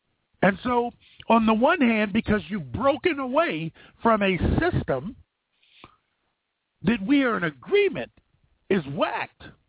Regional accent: Youngstown, Ohio, United States; In Youngstown, Ohio, 11 o'clock.

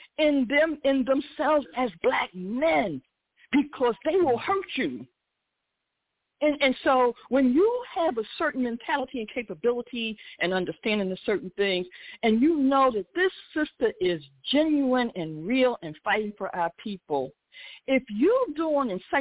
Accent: Philadelphia, Pennsylvania, United States; I'm from Philly, straight up.

